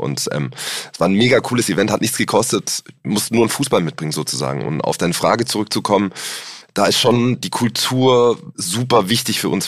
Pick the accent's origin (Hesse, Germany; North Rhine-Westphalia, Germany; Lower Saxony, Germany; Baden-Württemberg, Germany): Baden-Württemberg, Germany; Stuttgart; ich komme aus Stuttgart